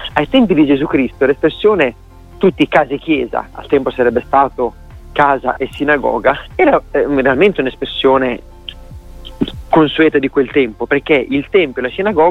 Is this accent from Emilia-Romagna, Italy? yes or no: yes; Riccione, Emilia-Romagna, Italy; Io sono di Riccione, un paese di 30-35 mila persone, ed ero l'unico avventista di Riccione insieme a mia mamma.